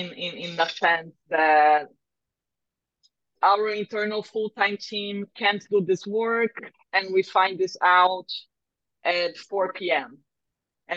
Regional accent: Brazil; I am a Brazilian entrepreneur and I'm from Brazil. Although I've been traveling and living in many countries, doing many things for many years

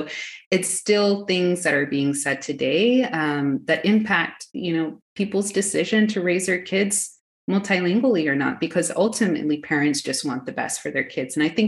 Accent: Houston, Texas, United States; Like, when they had kids in Houston, we grew up in Houston, they were told not to speak Spanish to their children

